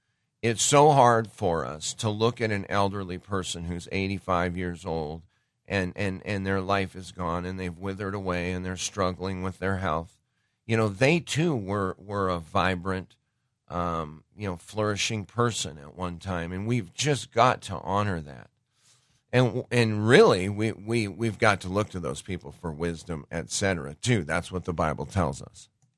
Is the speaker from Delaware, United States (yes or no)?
no; Great Falls, Montana, United States; then they flew him back to my hometown of Great Falls